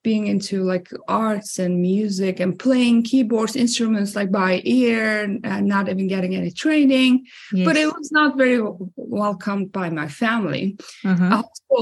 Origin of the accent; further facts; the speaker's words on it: Ankara, Turkey; English is a second language; And I'm originally from Turkey, Ankara.